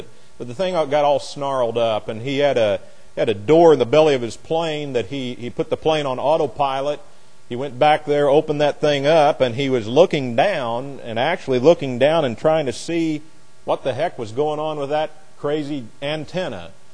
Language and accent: English; Indiana, United States; And Adrian was an attorney in Frankfort, Indiana, which was just 4 miles from my hometown.